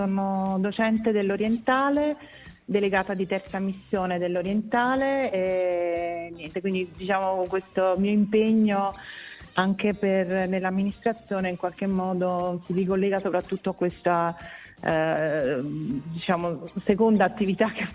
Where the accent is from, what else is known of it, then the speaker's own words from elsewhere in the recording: Ischia, Campania, Italy; now in Frigento, Italy; non sono neanche frigentina, diciamo, di nascita né di origine. Io vengo da Ischia